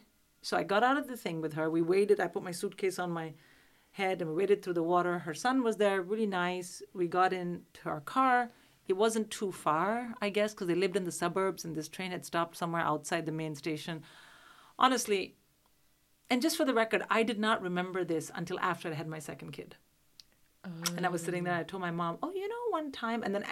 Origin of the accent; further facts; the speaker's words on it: Delhi, India; this is Maharashtra. I'm from Delhi. It's a completely different for me.